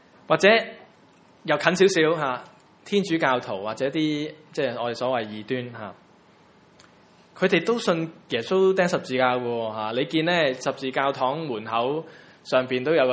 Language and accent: Cantonese; China; 我们中国人又说哪有这么大只蛤乸随街跳啊